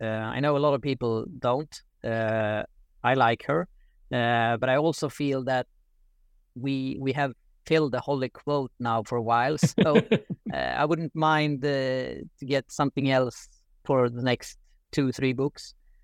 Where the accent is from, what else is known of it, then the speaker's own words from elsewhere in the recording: Sweden; first language Swedish; English is a second language; if I want to reread a book and read it fast, then I might read it in Swedish because that's my native language, so I read that faster.